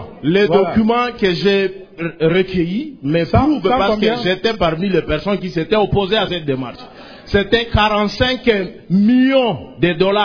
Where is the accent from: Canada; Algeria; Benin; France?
Benin; Djougou, Donga; ici je vous parle, je suis ressortissant de Djougou et je suis membre des collectifs des victimes, des avocats des victimes.